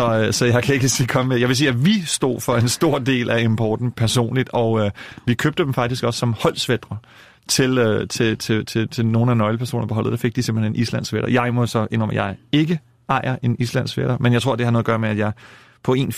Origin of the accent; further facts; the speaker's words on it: Copenhagen, Capital Region of Denmark, Denmark; jeg er født og opvokset i København, og gik i skole i København og på gymnasiet i København, og så senere tog jeg et kortvarigt toårigt ophold på kostskole i Wales, og kom tilbage